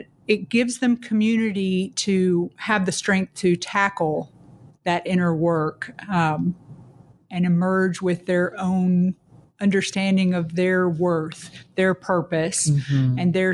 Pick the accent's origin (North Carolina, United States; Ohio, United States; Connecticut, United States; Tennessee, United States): Tennessee, United States; also born or lived in overseas; I did. I grew up mainly in Middle Tennessee and went to a very small church in Middle Tennessee that had its own first, I would say, in Middle Tennessee.